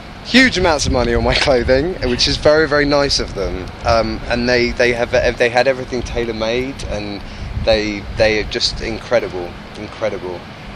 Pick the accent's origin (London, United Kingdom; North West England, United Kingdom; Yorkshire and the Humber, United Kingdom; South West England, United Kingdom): London, United Kingdom; I'm from London, we don't have guns